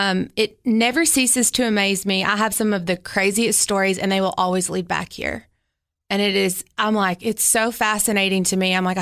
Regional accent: Baxter, Tennessee, United States; also born or lived in Cookeville; Well, I was born in Cookeville, awesome. But I did grow up in Baxter until I was around eight. So we lived in Baxter

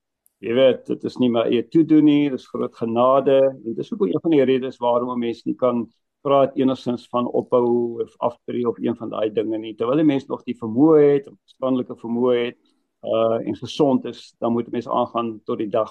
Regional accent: Cape Town, Western Cape, South Africa; born there; het ons net mooi langs om my geboorteplek gewees in Eysterplaat in die lugmagbasis Eysterplaat

